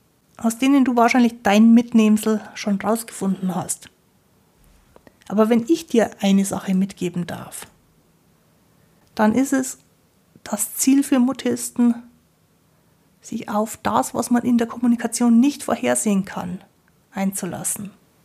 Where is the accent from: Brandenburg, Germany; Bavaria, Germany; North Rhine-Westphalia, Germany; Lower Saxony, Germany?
Bavaria, Germany; Ich bin ja aus Bayern, bei uns sagt man Grüß Gott.